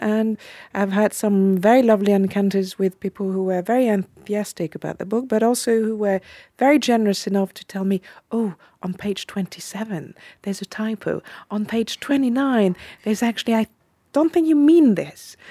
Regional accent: Paris, Île-de-France, France; moved away as an adult; also born or lived in London; I grew up in Paris and left for London when I was 22 to do a PhD at the London School of Economics.

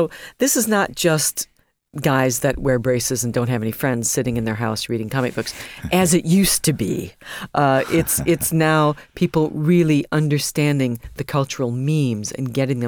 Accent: United States; the Batman that as an American that we grew up with, I don't know if you have it here

